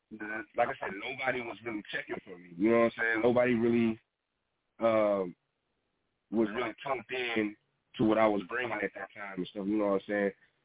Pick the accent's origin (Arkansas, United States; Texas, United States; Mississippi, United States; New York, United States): Arkansas, United States; moved away as an adult; now in Minnesota, United States; When I was 18 and 19, I had just moved up here to Minnesota from Arkansas. I was raised in Arkansas.